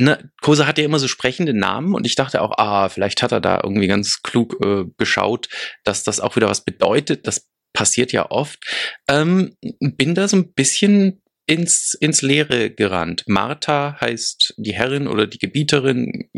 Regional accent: Finland; Als Finne musste ich da wirklich gleich mal aufhorchen.

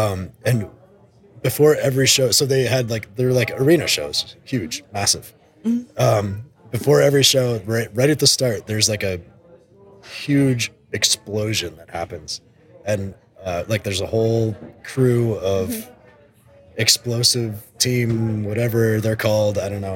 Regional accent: Rhode Island, United States; so we're both from Rhode Island.

